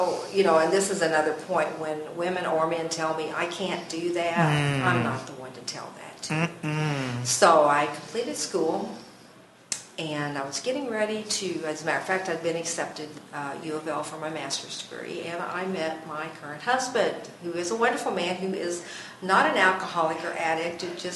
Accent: Spencer County, Kentucky, United States; And I moved to Louisville, from Louisville, Kentucky, back to my hometown in Spencer County.

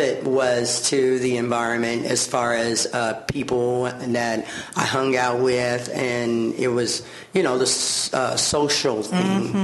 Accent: Henderson, Kentucky, United States; born there; Well, I was born in Henderson, Kentucky. My family's from Kentucky.

